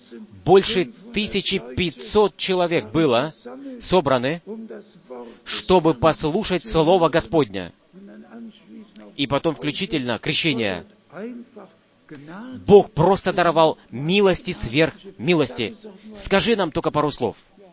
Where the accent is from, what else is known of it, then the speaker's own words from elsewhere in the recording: Atlanta, Georgia, United States; из Атланты.